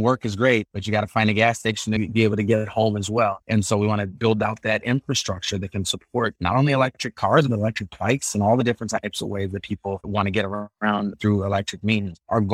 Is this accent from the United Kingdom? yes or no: no; St. Paul, Minnesota, United States; When I was a child growing up in St. Paul, it would freeze kind of in November in the fall, and it would thaw in the springtime.